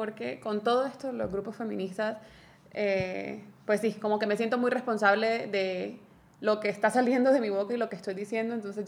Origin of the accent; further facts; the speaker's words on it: Colombia; o sea, mi acento, soy colombiana